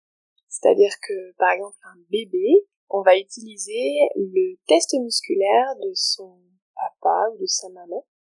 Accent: Névache, Provence-Alpes-Côte d'Azur, France; born there; Je suis née à Névache, dans les Hautes-Alpes.

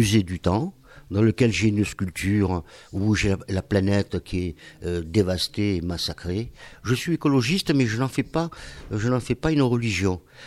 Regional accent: Marseille, Provence-Alpes-Côte d'Azur, France; now in Sisteron, France; sculpteur et peintre à Sisteron. Donc, je viens d'abord de Marseille. Ça fait une quinzaine d'années que je suis là.

